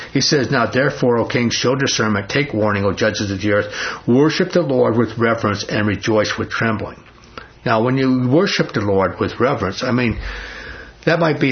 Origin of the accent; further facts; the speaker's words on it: New York City, New York, United States; born there; I don't know anything about sheep, because I was born in New York City, and all I know is that they smell.